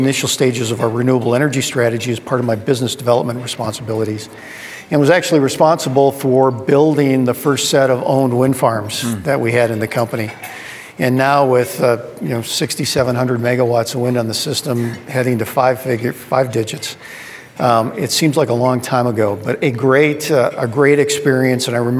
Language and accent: English; Midwest, United States; So I'm a product of the Midwest. I grew up in the Midwest.